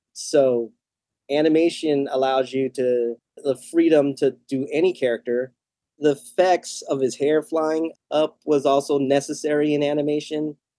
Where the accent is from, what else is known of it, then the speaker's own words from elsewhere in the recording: San Diego, California, United States; now in Oakland, United States; I grew up in Paradise Hills, that's southeast San Diego, and I went to Robert E. Lee Elementary.